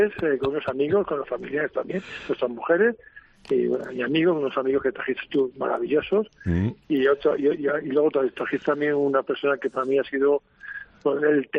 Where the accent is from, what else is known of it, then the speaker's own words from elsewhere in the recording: Community of Madrid, Spain; Yo, como muy madrileño que soy